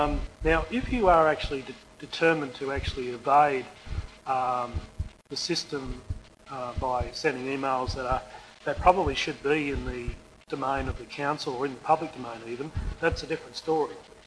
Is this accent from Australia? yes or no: yes; Australia; As an Australian, I find it un-Australian, if I can coin the phrase.